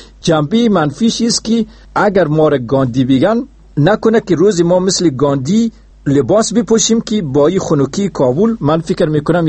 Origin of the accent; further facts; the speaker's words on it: Afghanistan; من در یک قریه، در یک دیه عادی افغانستان متولد شدم، درس‌های متوسطه را اونجا خواندم.